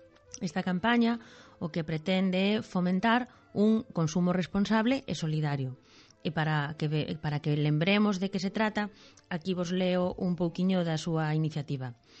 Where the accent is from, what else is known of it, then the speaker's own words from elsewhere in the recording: Galicia, Spain; a nosa opción como consumidores galegos responsables sería a de escoller aqueles que están etiquetados na nosa lingua